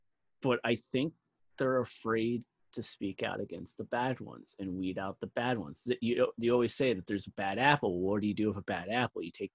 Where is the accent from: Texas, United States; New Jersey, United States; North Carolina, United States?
New Jersey, United States; And I would know because I'm originally from Jersey.